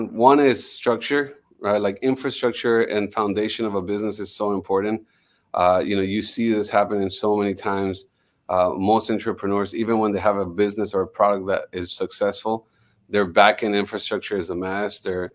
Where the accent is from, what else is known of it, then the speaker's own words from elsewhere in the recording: Miami, Florida, United States; I'm a kid that, even though I'm Colombian, I grew up in Miami.